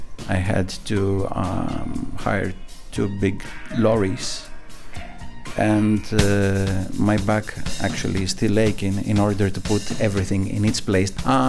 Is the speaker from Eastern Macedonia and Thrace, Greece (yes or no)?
no; Athens, Attica, Greece; moved away as an adult; now in Brussels, Belgium; I'm from Athens, Greece, here in Brussels for the last 3 years.